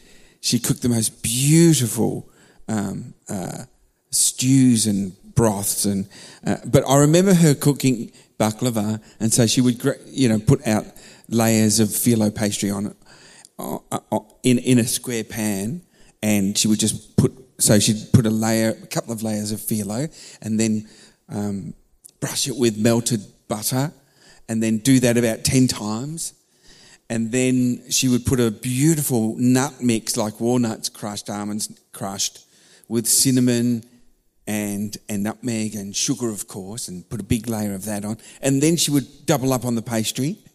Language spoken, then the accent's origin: English; England, United Kingdom; born there; that's where I was born in England.